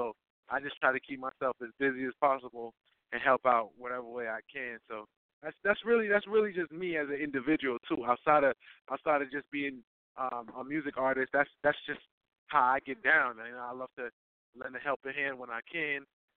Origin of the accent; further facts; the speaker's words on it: New England, United States; Oh, man, listen, I'm from New England. I'm in Boston, Mass. right now.